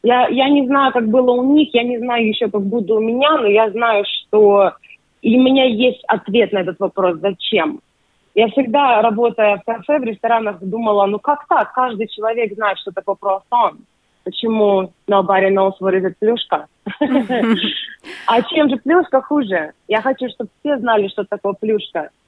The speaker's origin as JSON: {"language": "Russian", "region": "Kamchatka Krai", "country": "Russia", "tie": "born or raised there", "also_born_or_lived": "Novosibirsk", "moved": "as an adult", "said": "Да, я родилась на Камчатке, мои родители военные. Мы переехали спустя 13 лет в Новосибирск, потому что оттуда родом вся наша родня."}